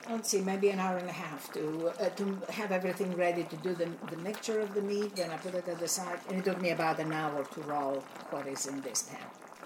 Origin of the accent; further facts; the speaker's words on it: Volos, Thessaly, Greece; moved away as an adult; So originally, I was born and raised in Volos, and I was there till I was 18 years old, and then moved here. And Volos is northeast of Athens, about 3.5 hours by car.